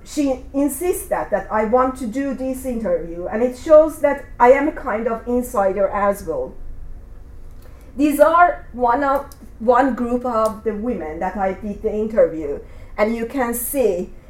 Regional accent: Iran; moved away; Although I am an Iranian and I'm away from Iran only for 3 years, but they assume that I have to do research about women here, not back again to my country.

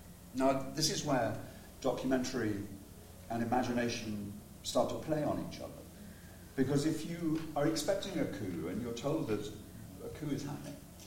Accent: England, United Kingdom; Because I'm English, it's sort of more empirical.

